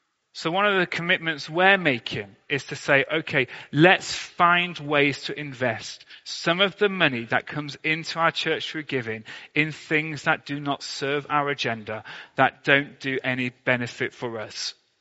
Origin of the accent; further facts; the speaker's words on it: Sheffield, Yorkshire and the Humber, United Kingdom; I grew up in Sheffield in a recession. I was born in the 1980s. I grew up in the 1990s.